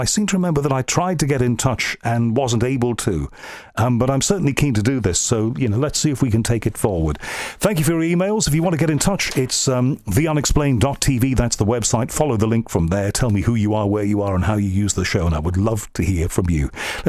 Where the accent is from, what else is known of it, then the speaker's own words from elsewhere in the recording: Liverpool, North West England, United Kingdom; born there; accent: Scouse; And you like it when I do my Scouse accent, which, of course, comes from the city of my birth, and I'm very, very proud of it, Liverpool, you know, and a lot of my relatives, you know, talk a little bit like that, you know, and that's our accent.